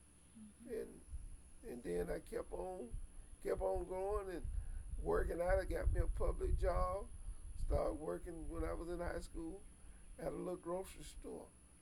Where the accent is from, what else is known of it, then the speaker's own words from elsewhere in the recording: Mount Pleasant, United States; born there; Yes, I was born right here in Mount Pleasant, in the little house across my yard.